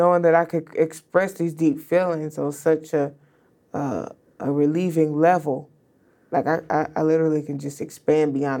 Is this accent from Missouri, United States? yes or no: yes; Kansas City, Missouri, United States; See, I was raised in Kansas City, Missouri, and so we make good, our saying is, if you ain't sneezing, it ain't season.